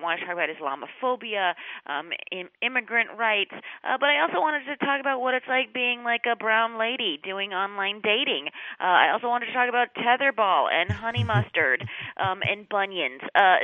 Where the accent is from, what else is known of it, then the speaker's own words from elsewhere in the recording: Palm Springs, California, United States; I agree, because Palm Springs, and I didn't know this until I graduated from high school, is a really weird place to grow up.